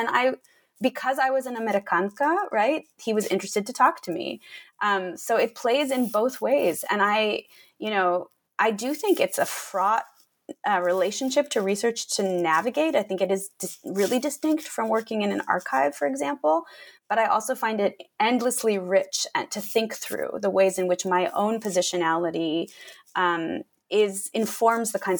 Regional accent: United States; I grew up in the United States. I have the privileges of U.S. citizenship.

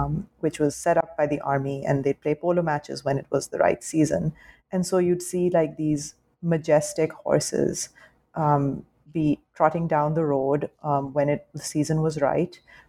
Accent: Lahore, Punjab, Pakistan; Lahore. And so horses were just sort of this very, romanticized idealized thing that I saw in my own, in my hometown.

